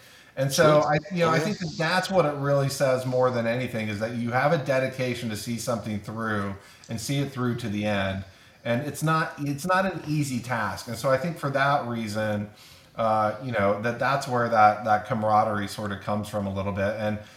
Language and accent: English; Utah, United States; growing up in Utah, both Southern and Northern Utah